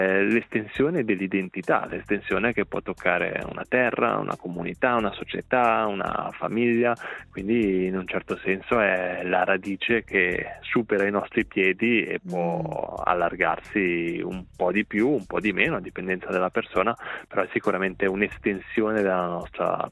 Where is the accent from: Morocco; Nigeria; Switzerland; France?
Switzerland; Ticino; Io rispondo sempre che vengo dal sud della Svizzera e poi specifico che è la parte in cui si parla italiano.